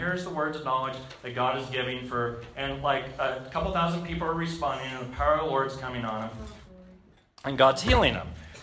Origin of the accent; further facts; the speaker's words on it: Colorado, United States; Now, I was born and raised in Colorado, so I'd go see games and concerts up at CU.